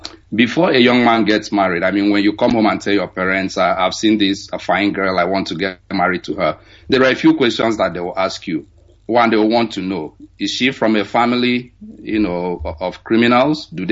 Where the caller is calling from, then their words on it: Lincoln, Nebraska, United States; I'm calling you from Lincoln, Nebraska, in the United States.